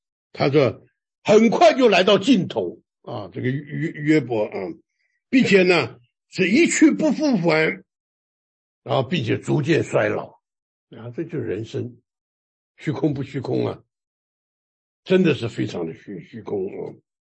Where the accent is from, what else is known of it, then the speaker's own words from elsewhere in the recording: China; 所以我们中国人呢常常就是骂小孩呢，就是你为我争这口气啊